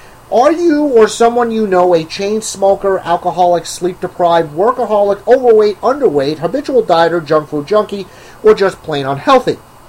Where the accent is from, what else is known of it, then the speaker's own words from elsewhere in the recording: New York City, New York, United States; the successful Project Runway is returning to my hometown of New York City for Season 7.